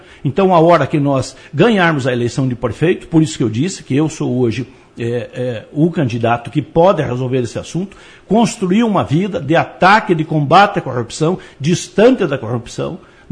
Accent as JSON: {"language": "Portuguese", "town": "Palmeira", "region": "Paraná", "country": "Brazil", "said": "As pessoas dizem aí que de alguns anos para cá não nascem mais palmeirenses, como nós, nascemos aqui"}